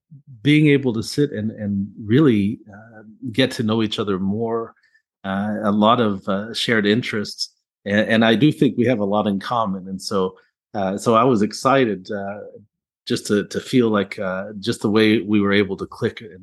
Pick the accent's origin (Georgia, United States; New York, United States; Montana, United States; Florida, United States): Florida, United States; Orlando; he is in my hometown of Orlando